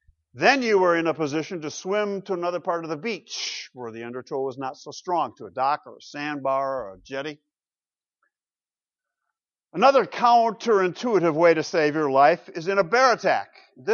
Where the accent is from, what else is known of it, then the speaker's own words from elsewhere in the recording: Michigan, United States; I grew up in Western Michigan, where we lived, worked, and recreated on the Great Lakes.